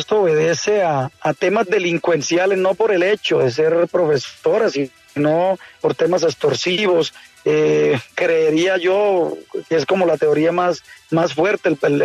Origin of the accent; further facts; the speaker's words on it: Convención, Norte de Santander, Colombia; realmente pues nos entristecen a nosotros los convencionistas, al Catatumbo, al norte de Santander y como colombianos que somos